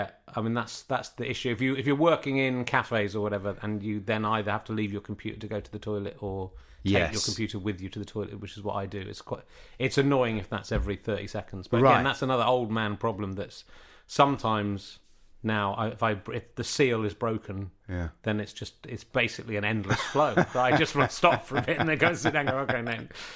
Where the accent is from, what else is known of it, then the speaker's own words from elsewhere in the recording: Yorkshire and the Humber, United Kingdom; I'm from Yorkshire originally, so I approve that.